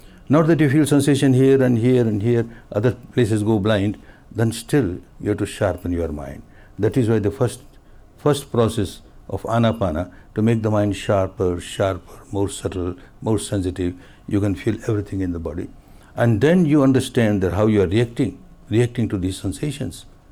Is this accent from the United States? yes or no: no; Myanmar; moved away as an adult; now in India